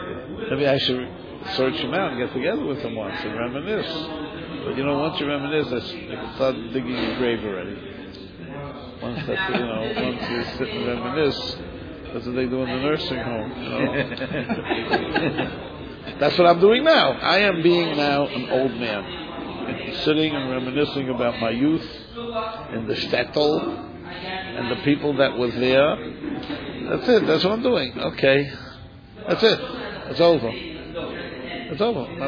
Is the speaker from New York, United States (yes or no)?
yes; New York City, New York, United States; We grew up in the Lower East Side.